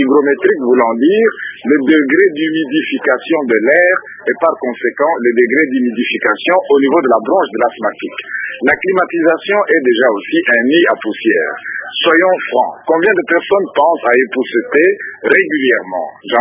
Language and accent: French; Kinshasa, DR Congo; de prendre chez nous à Kinshasa